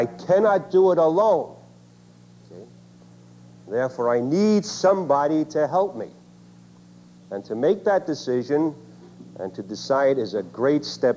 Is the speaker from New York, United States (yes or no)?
yes; Brooklyn, New York, United States; And as I told you last evening, I'm from Brooklyn, New York.